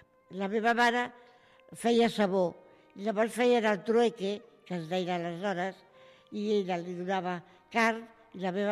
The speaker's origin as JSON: {"language": "Catalan", "town": "Barcelona", "region": "Catalonia", "country": "Spain", "tie": "born there", "said": "Vaig néixer a Barcelona el dia 6 de desembre de 1935. Ara, mira, el dia 6, el divendres faré 84."}